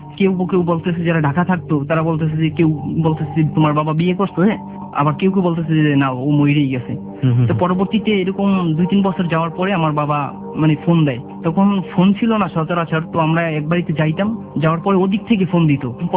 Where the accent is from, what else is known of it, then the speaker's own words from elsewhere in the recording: Barisal, Barisal Division, Bangladesh; born there; now in Dhaka, Bangladesh; আমার জন্ম হয়েছে বরিশালে।